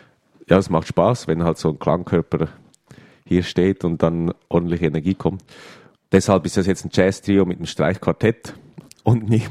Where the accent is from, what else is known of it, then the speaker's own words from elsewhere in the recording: Zurich, Switzerland; born there; ich bin in Zürich geboren und spiele natürlich viel in der Schweiz, verschiedene Sachen und Projekte